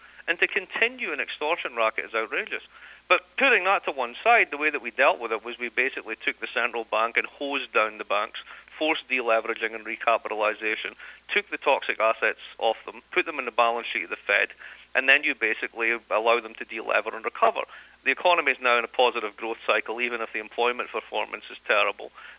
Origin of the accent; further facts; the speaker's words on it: Dundee, Scotland, United Kingdom; I grew up in Dundee in the late 60s, early 70s and into the 80s.